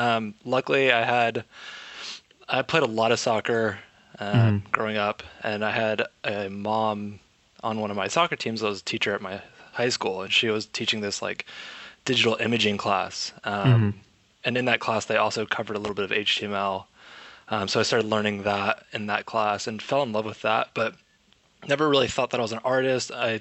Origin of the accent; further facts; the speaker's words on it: Houston, Texas, United States; also born or lived in Dallas; now in San Francisco, United States; I grew up in Houston, Texas. Mm-hmm. So I lived in Dallas and Houston for most of my life and then moved out to San Francisco.